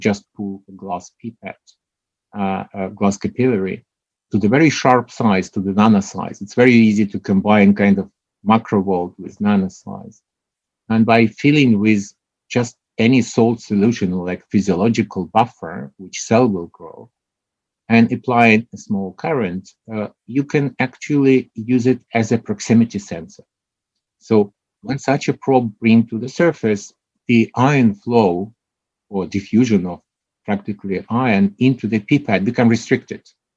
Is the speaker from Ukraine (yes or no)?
yes; Ukraine; English is a second language; moved away as an adult; now in London, United Kingdom; I'm not British, I'm Ukrainian. So, but I old man, it's after Soviet Union collapsed, I were given this opportunity to go to the UK and started as a postdoc and so on.